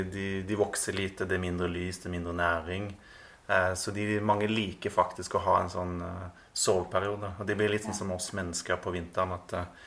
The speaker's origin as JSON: {"language": "Norwegian", "town": "Råde", "region": "Østfold", "country": "Norway", "tie": "born or raised there", "also_born_or_lived": "Rogaland", "accent": "Rogaland dialect", "said": "Jeg har vokst opp på en stor gård i Råde i Østfold. Jeg har Rogalandsdialekt, men det fordi jeg flyttet der når jeg var liten da, fra Rogaland."}